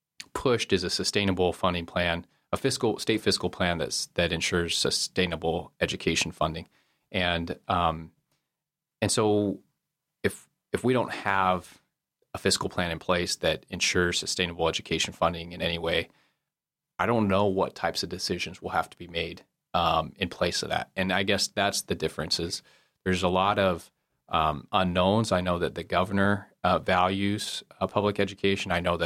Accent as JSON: {"language": "English", "town": "Kodiak", "region": "Alaska", "country": "United States", "tie": "born or raised there", "said": "I was born and raised in Kodiak, and I went through the public school system there."}